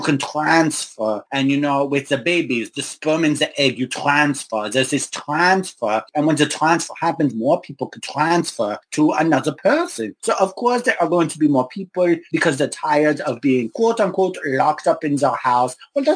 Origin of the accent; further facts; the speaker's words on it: Germany; So I remember the day growing up in Germany, there was a group of people that told us what to do.